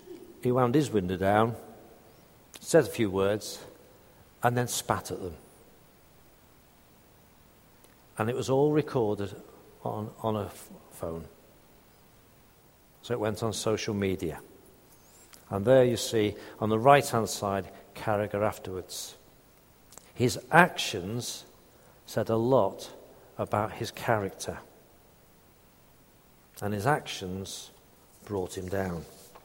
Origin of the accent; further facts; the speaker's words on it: Liverpool, North West England, United Kingdom; I grew up in Liverpool, as many of you may know, and I've always been a supporter of Liverpool.